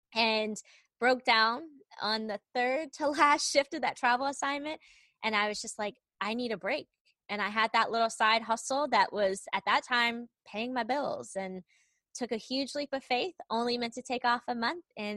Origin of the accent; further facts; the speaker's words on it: Maryland, United States; moved away as an adult; now in San Antonio, United States; And I lived in Maryland. I'm from Maryland, have lived there all my life.